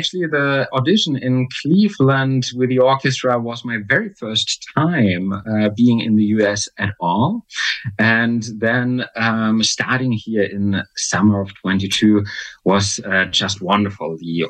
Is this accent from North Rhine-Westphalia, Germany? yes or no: no; Baden-Württemberg, Germany; English is a second language; I grew up on the countryside in the southwest of Germany, close to Baden-Baden.